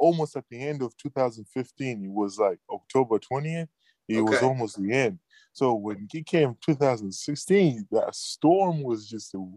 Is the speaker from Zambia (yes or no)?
yes; Zambia; Yeah, southern part of Africa in Zambia.